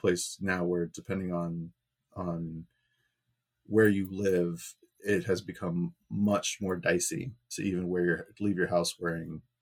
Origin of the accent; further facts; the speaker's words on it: Southern United States, United States; so I grew up in the South.